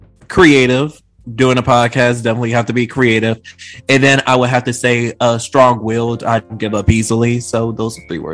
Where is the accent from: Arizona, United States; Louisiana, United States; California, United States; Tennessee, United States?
Louisiana, United States; Kenner; I'm from Louisiana. I'm a Southern boy. Yes, I am. I'm from, well, we're going to say for out of state people from New Orleans, but if you're from that area, I'm from like the Kenner, like basically like around the New Orleans area.